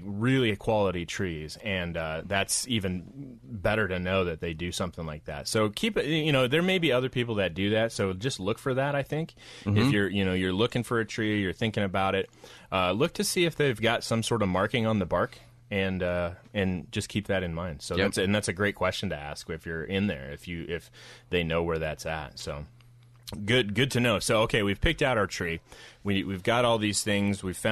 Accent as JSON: {"language": "English", "town": "Portland", "region": "Oregon", "country": "United States", "said": "And not just because I'm from Portland."}